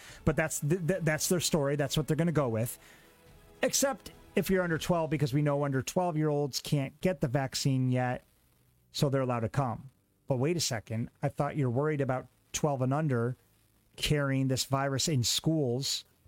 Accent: Buffalo, New York, United States; we now got to bring wokeism into my hometown, or my home team at least, over in Buffalo, New York.

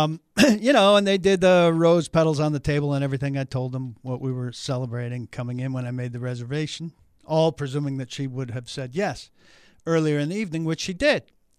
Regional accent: Philadelphia, Pennsylvania, United States; also born or lived in New Jersey; now in Nashville, United States; Still very much not southernized as a Philadelphian and a New Jerseyan.

